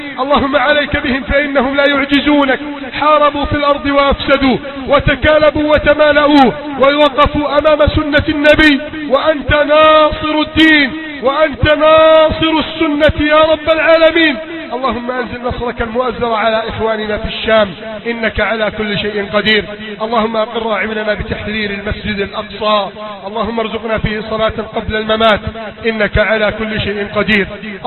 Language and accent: Arabic; Egypt; اللهم احفظ بلدنا مصر